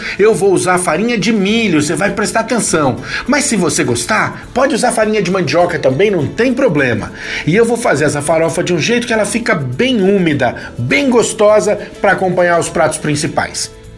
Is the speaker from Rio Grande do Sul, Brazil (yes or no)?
no; São Paulo, Brazil; Eu sou de São Paulo